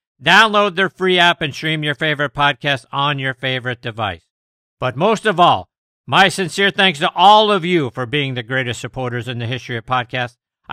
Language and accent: English; Pittsburgh, Pennsylvania, United States; In particular, we're out there on TribLive.com in my hometown of Pittsburgh.